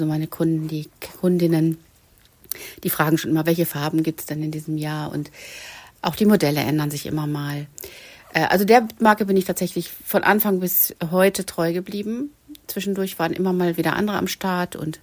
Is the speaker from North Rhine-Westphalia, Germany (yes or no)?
yes; North Rhine-Westphalia, Germany; moved away as an adult; now in Dithmarschen, Germany; Nein, ich komme tatsächlich aus dem Ruhrgebiet. Und ich bin quasi Bergmannskind.